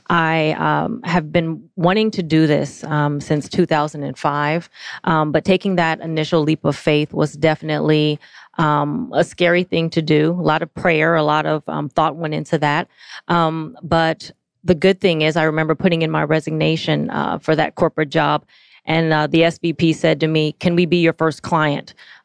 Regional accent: Atlanta, Georgia, United States; also born or lived in Dallas; I'm actually just moving in from Dallas, Texas. I'm originally from Atlanta, but just recently moved back to Atlanta

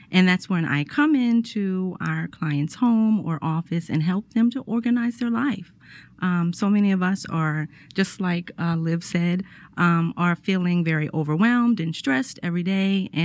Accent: Baltimore, Maryland, United States; moved away as an adult; now in Atlanta, United States; I am from Baltimore, Maryland. I moved to Atlanta to go to college, like so many people have.

